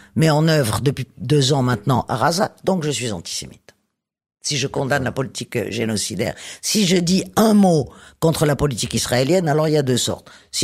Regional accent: Tunisia; born there; je suis né en Tunisie, avec une généalogie tunisienne, tout de même, baignant dans cette société, dont malgré tous les aléas de l'histoire, dans laquelle je continue à vivre la moitié de l'année, en gros... Eh bien, je me considère effectivement comme juive arabe.

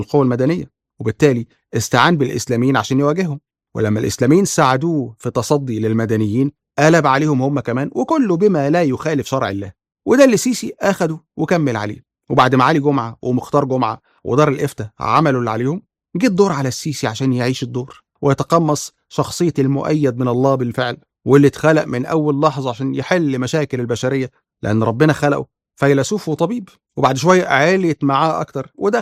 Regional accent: Egypt; في كل حاجة في حياتنا كمصريين

